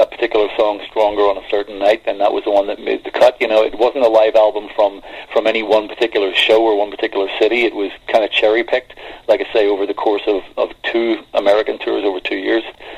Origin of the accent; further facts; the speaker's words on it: Belfast, Northern Ireland, United Kingdom; It is, yeah. Belfast is my hometown.